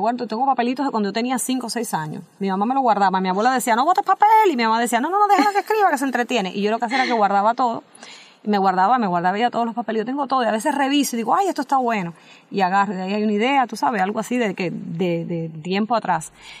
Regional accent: Palma Soriano, Santiago de Cuba, Cuba; Soy de Palma Soriano, en Santiago de Cuba, Palma Soriano, la tierra de la gente fuerte.

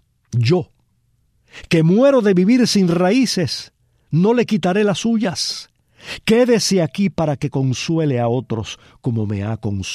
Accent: Palma Soriano, Santiago de Cuba, Cuba; allá en mi pueblo, en Palma Soriano

